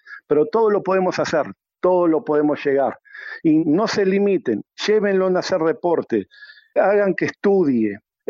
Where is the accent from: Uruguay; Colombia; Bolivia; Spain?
Uruguay; now in Peru; porque yo soy de Uruguay y radico en el Perú hace más de 14 años.